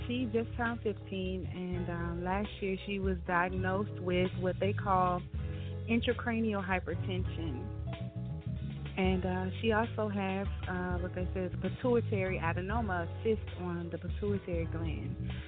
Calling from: New Orleans, Louisiana, United States; I'm calling from New Orleans.

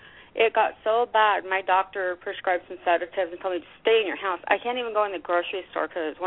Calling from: Alaska, United States

